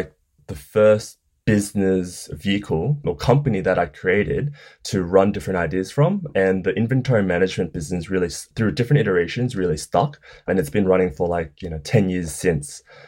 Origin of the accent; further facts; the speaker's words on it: Australia; I'm of Chinese heritage. You know, I was born and raised in Australia, but my parents are immigrants.